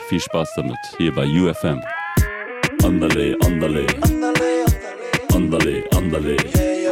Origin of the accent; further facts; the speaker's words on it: Frankfurt, Hesse, Germany; born there; ich bin halt hier geboren in Frankfurt